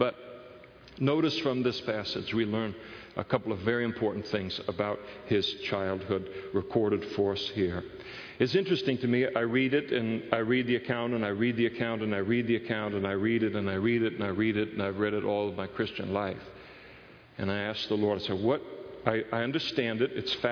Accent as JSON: {"language": "English", "town": "Modesto", "region": "California", "country": "United States", "said": "I'll say I'm from Modesto, California"}